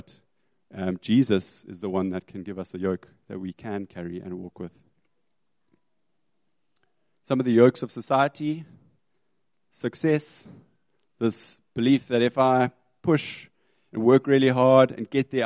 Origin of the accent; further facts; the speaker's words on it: Zimbabwe; I can't look at a cow and not use the Shona word, because I'm from Zim